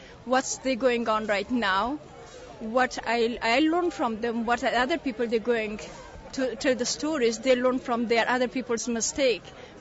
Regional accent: Pakistan; English is a second language; now in United States; Took us long time to come. Actually, not than most people. It's 7 years. I came in 99 from Pakistan.

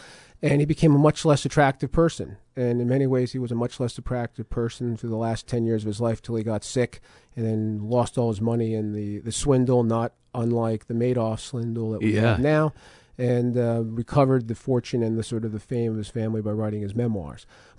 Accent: South River, New Jersey, United States; I grew up in South River, New Jersey, and that's where I went to high school.

